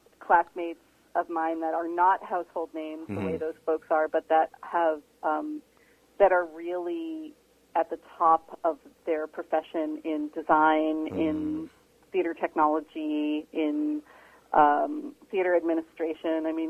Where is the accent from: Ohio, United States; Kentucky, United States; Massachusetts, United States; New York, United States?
New York, United States; now in Vancouver, Canada; Yes, I came here 6.5 years ago, indeed from New York.